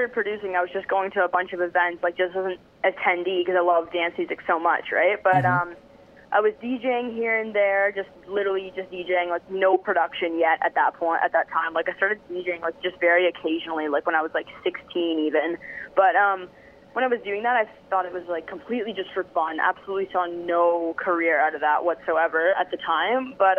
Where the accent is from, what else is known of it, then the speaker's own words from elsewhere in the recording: Niagara Falls, Ontario, Canada; Right now, I'm just actually chilling in my hometown, Niagara Falls, and I'm just played a couple of shows in Toronto this weekend